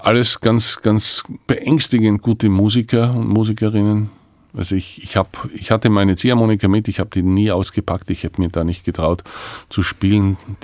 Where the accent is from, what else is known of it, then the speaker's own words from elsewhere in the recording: Styria, Austria; ich bin ein Steirer Bub